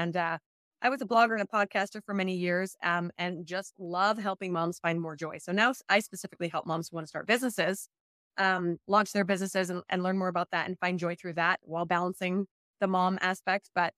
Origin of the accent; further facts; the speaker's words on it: Brazil; first language Portuguese; English is a second language; moved away as an adult; now in United States; I'm originally from Brazil, so that's where the accent comes from. My first language is Portuguese. I speak Portuguese, Spanish